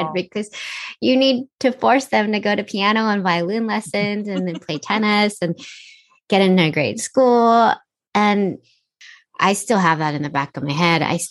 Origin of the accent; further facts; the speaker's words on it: United States; my more kind of westernized upbringing as well. The fact that I grew up in the States